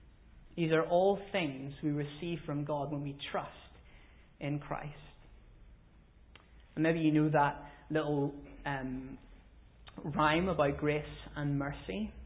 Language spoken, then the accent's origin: English; Northern Ireland, United Kingdom; As a Northern Irish child, I heard the statement frequently, go away and give my head some peace.